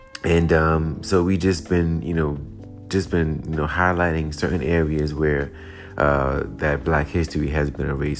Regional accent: New York, United States; And since I'm from New York and I live in New York, I've been, you know, mainly looking in New York.

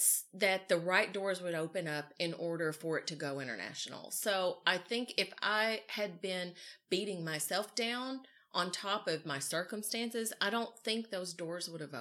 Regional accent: Tennessee, United States; It's my hometown people in Tennessee. I went to the county fair, which is like the biggest thing that happens where I'm from, is the county fair.

